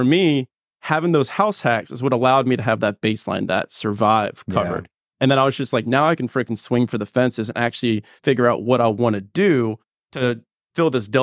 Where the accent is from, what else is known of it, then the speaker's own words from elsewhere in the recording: Chattanooga, Tennessee, United States; also born or lived in Atlanta; I'm from Chattanooga, Tennessee, lived in Atlanta, Georgia.